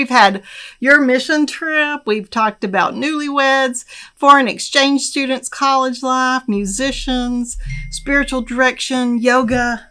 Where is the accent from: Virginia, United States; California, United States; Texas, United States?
Texas, United States; I grew up in Texas, and Texas is a can-do place.